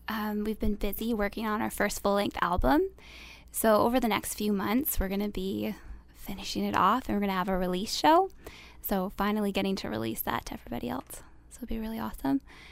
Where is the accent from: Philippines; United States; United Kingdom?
United Kingdom; Paisley, Scotland; we lived in Paisley for quite a few years.